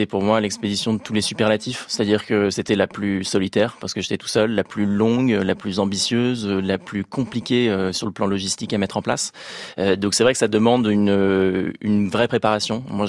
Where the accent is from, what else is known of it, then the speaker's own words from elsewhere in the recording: Rouen, Normandy, France; Et donc, on est parti de Rouen, en Normandie, parce qu'à l'origine, je suis de cette ville-là, en Normandie.